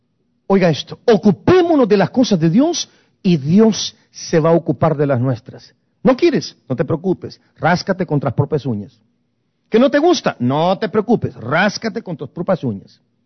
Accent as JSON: {"language": "Spanish", "country": "Guatemala", "moved": "yes", "said": "Tengo 42 años de haber salido de Guatemala."}